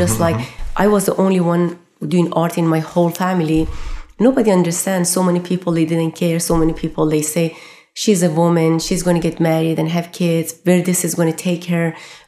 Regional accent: Iran; when I was growing up in Iran, we had war for 8 years.

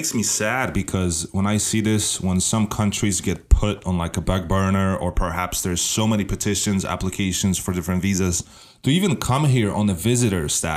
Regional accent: Poland; English is a second language; moved away as an adult; now in United States; I'm from Poland and I came here when I was 19.

